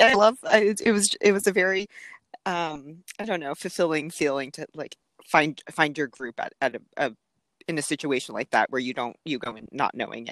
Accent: Atlanta, Georgia, United States; born there; my parents are Thai. They immigrated from Thailand in the 80s, and I was born in Atlanta, but they did not know English when they moved here

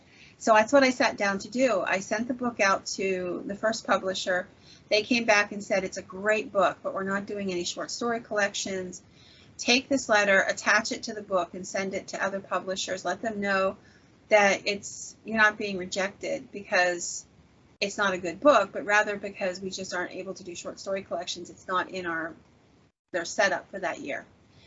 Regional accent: Pennsylvania, United States; a lot on Pennsylvania, because that's my home state.

